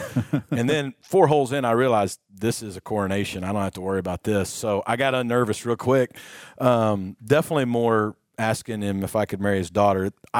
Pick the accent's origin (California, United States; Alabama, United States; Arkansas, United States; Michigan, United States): Arkansas, United States; I'm from Arkansas. I grew up, me and my buddy Clay Cole would sit at Pinnacle and hit off the range